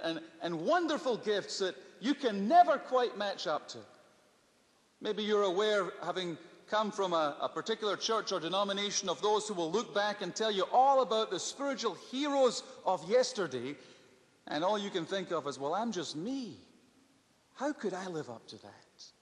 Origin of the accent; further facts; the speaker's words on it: Scotland, United Kingdom; Even though I'm a Scotsman, I wouldn't take money for something like that.